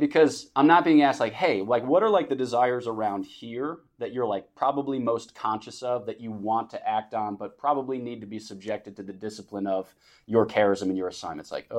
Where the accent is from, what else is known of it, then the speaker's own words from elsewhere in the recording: Pennsylvania, United States; born there; I was born just outside of Philadelphia, Pennsylvania, city of champions, city of saints.